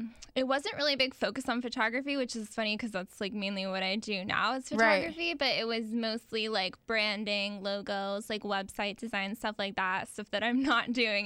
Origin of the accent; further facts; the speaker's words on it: Jacksonville, Florida, United States; I am from Jacksonville originally.